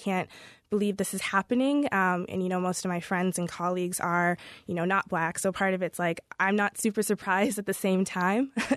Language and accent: English; Maine, United States; So I'm from Maine, and I've lived here my entire life.